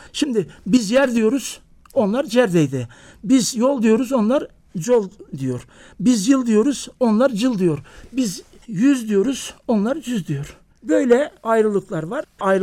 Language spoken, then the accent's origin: Turkish; Thrace, Turkey; Türkiye'de ben Trakyalıyım